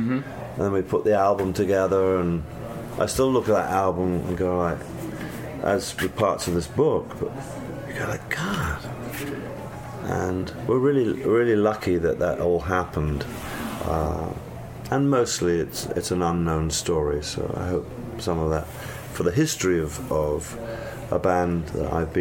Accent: England, United Kingdom; We as young English lads were very unfairly, I think, oh, don't go out in the street in New York, you're going to get mugged.

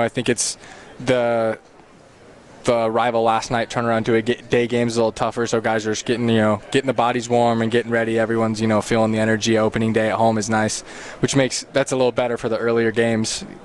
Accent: Utah, United States; Yeah, I grew up in Utah, so I never really had a team that I followed super closely.

